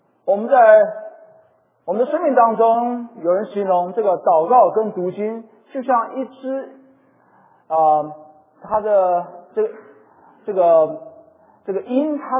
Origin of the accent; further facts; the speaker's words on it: Taiwan; 因为在过去的生活环境里面，我在台湾长大，都是在民间的那种信仰当中成长的。